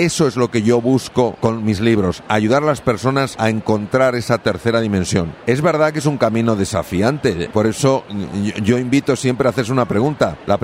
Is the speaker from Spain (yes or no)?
yes; Spain; Bueno, soy español.